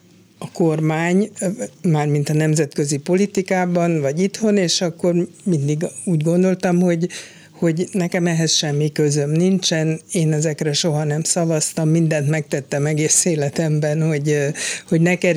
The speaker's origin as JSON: {"language": "Hungarian", "country": "Hungary", "said": "De, mert magyar vagyok, és ezt bár a magyar kormány teszi, de hát igazából azért Magyarországon egy bélyeg"}